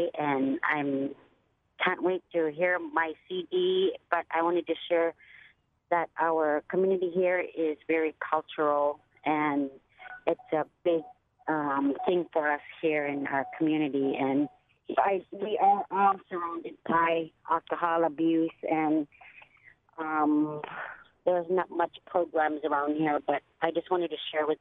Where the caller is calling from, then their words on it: Barrow, Alaska, United States; I'm calling from Barrow.